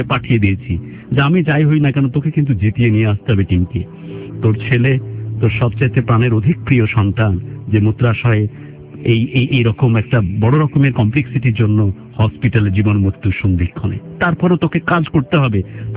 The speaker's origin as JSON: {"language": "Bangla", "country": "Bangladesh", "said": "Straight ওয়েতে আমি বলতে পারি যে আমি বাংলাদেশি, বাংলাদেশ এইরকম একটি দেশ।"}